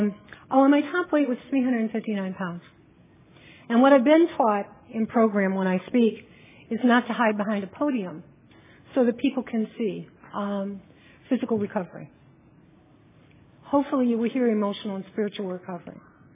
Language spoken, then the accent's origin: English; Largo, Florida, United States; I want to start with a little bit about my background. I'm from Largo, Florida